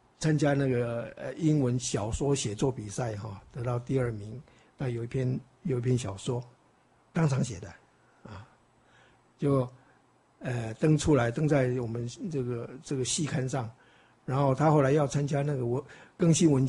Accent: China; 就是我们中国人说平平仄仄平安那个东西啊，

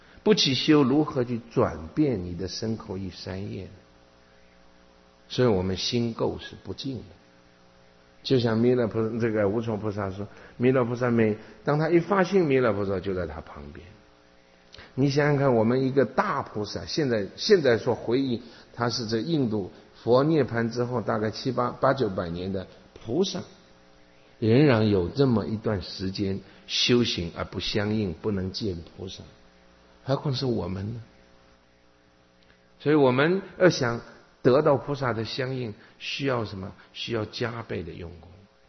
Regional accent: Zhejiang, China; 因为我是南方人啊，大陆的南方人，浙江人，那每个地方都有房子后面就有一条河流，河上很多自己都有一个小船

